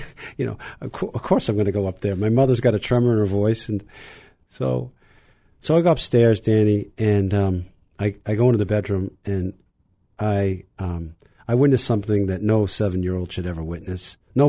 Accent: Burlington, Vermont, United States; So I grew up in Burlington, Vermont. I have an older brother and sister, and my father worked for the Episcopal Diocese of Vermont.

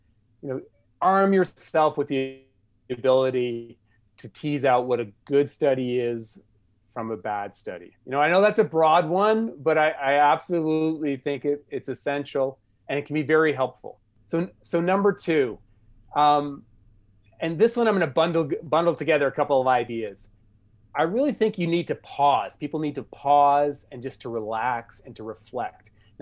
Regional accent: United States; So I was originally born in the United States. I grew up in the United States.

